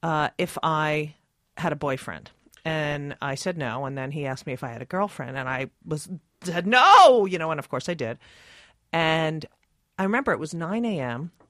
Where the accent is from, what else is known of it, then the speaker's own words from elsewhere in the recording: New Jersey, United States; And I, you know, I grew up in New Jersey. I didn't grow up in a very isolated area.